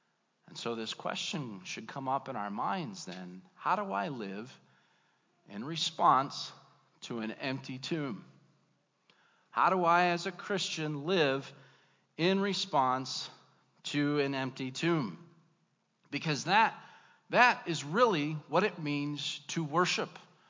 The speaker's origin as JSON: {"language": "English", "region": "Indiana", "country": "United States", "tie": "born or raised there", "said": "I grew up in Northwest Indiana."}